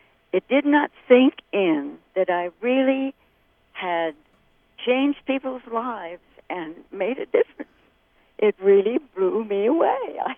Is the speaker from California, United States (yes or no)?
no; Tucson, Arizona, United States; born there; I'm a desert rat. I was born in Tucson, Arizona.